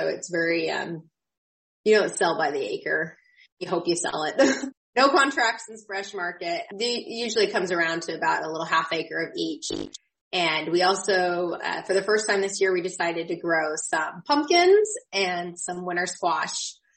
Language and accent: English; St. Paul, Oregon, United States; also born or lived in England; So I am originally from St. Paul, Oregon. My family has been farming there for generations.